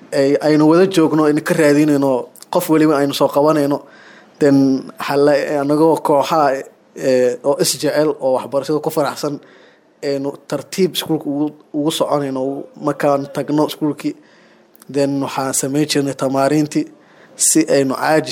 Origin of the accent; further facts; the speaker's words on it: Jowhar, Middle Shabelle, Somalia; waxaan joogay aan wax ku bartay isla magaaladii aan ku dhashay ee Jowhar.